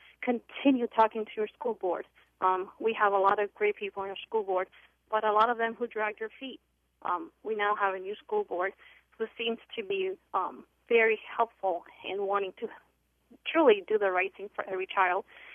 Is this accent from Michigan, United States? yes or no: no; Ames, Iowa, United States; Oh, well, my experience is I am from Ames